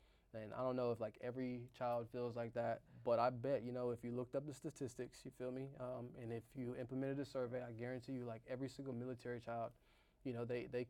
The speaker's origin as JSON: {"language": "English", "region": "South Carolina", "country": "United States", "tie": "born or raised there", "said": "It was a weird transition because, you know, I grew up in South Carolina"}